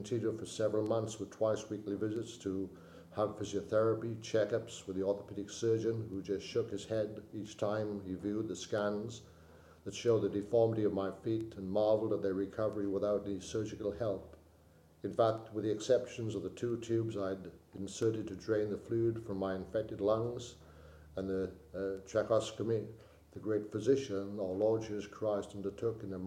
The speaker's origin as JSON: {"language": "English", "region": "Wales", "country": "United Kingdom", "tie": "born or raised there", "said": "my mother had passed away in my hometown in Wales"}